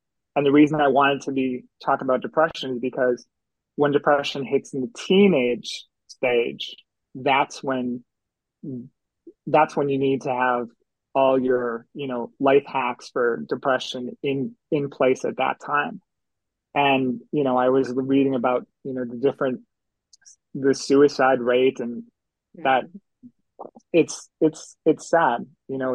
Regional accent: Wisconsin, United States; I remember growing up and having it, and then coming back was just overpowering when I came back from Arizona back to Wisconsin.

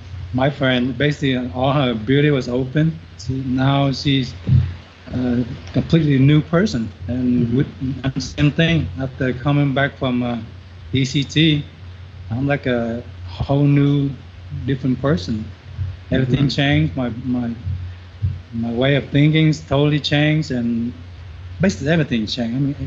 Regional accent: Texas, United States; Hello, Jim. Yes, I'm from Texas.

